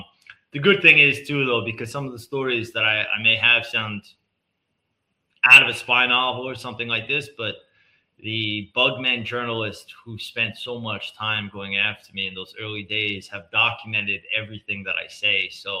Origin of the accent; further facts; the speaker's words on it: Queens, New York, United States; And I guess growing up in Queens, in my neighborhood, it was very much you didn't have a seat at the table unless you had a resume, unless you did real things.